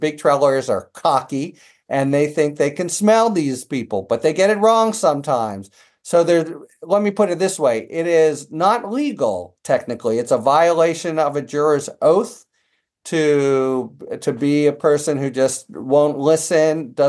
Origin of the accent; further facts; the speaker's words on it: Pittsburgh, Pennsylvania, United States; now in San Diego, United States; When I was growing up in Pittsburgh, we had something like this, but they don't.